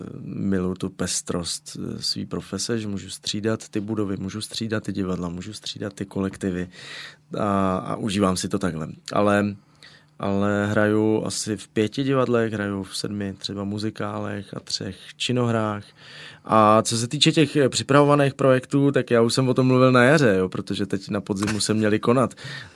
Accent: Znojmo, South Moravian Region, Czechia; mám tam babičku, dědu, strejdy, sestřenice, bratrance, takže samozřejmě je to moje rodné město Znojmo, nebo vy jste teda naznačil Moravu, ale konkrétně Znojmo.

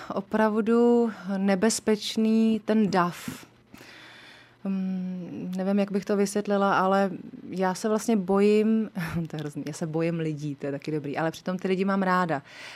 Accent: Votice, Central Bohemian Region, Czechia; also born or lived in Benešov; Já pocházím původně z Votic a tam jsem prožila i jako svůj život, ale narodila jsem se v Benešově.

